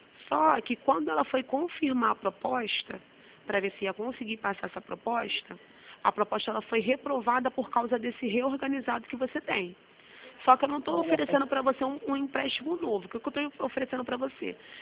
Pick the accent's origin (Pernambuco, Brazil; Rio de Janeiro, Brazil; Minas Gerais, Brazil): Rio de Janeiro, Brazil; eu sou aqui do Rio.